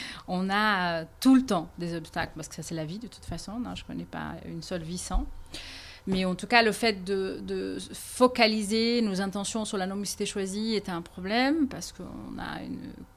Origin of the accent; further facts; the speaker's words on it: Brazil; now in France; Alors, effectivement, je viens du Brésil et je suis arrivée ici en 1998